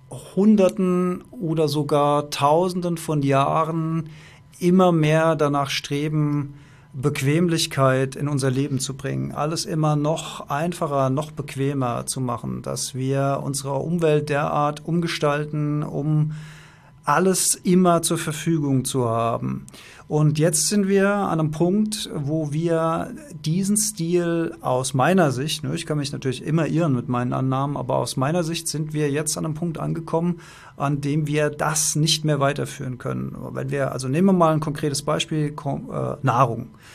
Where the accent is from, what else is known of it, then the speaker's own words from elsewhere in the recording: Germany; born there; Ich bin als Mann geboren, also ergo eine männliche Rolle. Ich bin in Deutschland geboren, dann irgendwie auch mit diesen westlichen Werten, religiös geprägte Werte, kulturelle Werte, wie wir sie halt hier in unserem Land so haben.